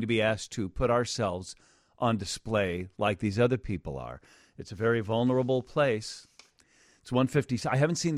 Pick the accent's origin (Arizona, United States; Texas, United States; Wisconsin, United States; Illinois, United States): Illinois, United States; Chicago; And as a Chicagoan and a bit of a baseball fan, I'm not a crazy baseball fan